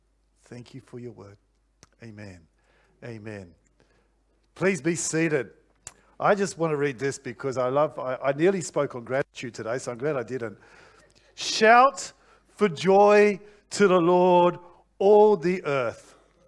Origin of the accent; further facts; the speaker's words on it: Australia; I said, no, up here, I'm being an Australian who's very tall.